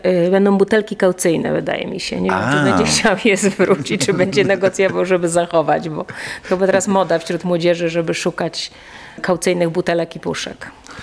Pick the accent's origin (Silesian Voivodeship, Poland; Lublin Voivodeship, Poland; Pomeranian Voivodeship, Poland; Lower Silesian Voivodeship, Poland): Pomeranian Voivodeship, Poland; Gdańsk; now in Warsaw, Poland; chociaż jestem rodowitą gdańszczanką, ale mieszkam w Warszawie